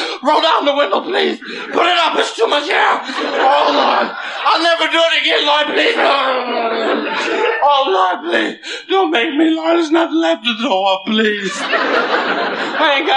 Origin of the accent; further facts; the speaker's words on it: Peoria, Illinois, United States; I used to do stuff that was interesting, because I'm from Peoria, Illinois, and it would get kind of dull.